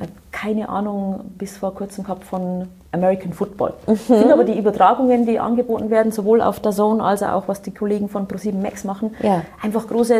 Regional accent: Bavaria, Germany; Ich bin im Bayerischen Wald aufgewachsen, also in durchaus schneesicheren Region.

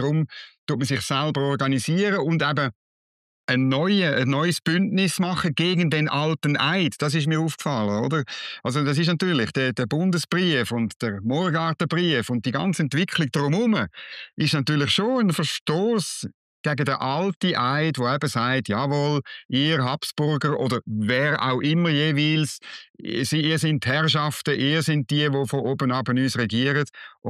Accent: Switzerland; Das geht mir ans Herz als Schweizer. Das sind wir.

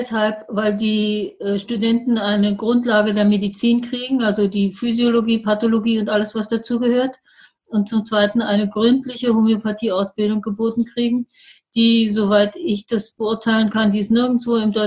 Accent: Frauenfeld, Thurgau, Switzerland; Ich komme aus dem Raum Frauenfeld

